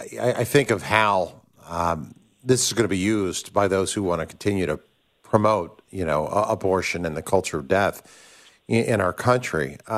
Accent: Pennsylvania, United States; You know, you're in Pennsylvania. It's my home state.

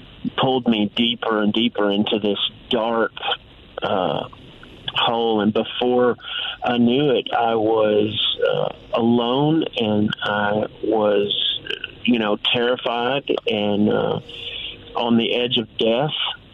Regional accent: Memphis, Tennessee, United States; now in Oklahoma, United States; I'm a Memphis boy at heart, born and raised in Memphis, Tennessee.

